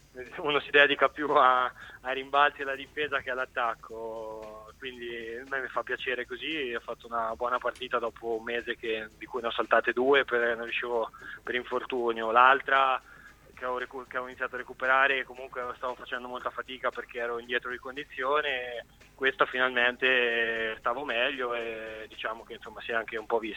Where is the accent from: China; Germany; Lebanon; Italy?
Italy; Ancona, Marche; Ci sono cresciuto in Ancona